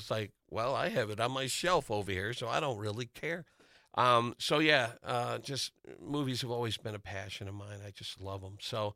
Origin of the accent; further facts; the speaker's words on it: Midwest, United States; growing up in the Midwest, you know, you go in, it's escapism.